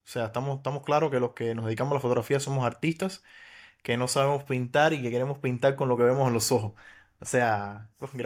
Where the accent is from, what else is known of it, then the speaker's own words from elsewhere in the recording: Cuba; moved away; He tenido el placer de fotografiar en mi país, en Cuba, y de fotografiar acá.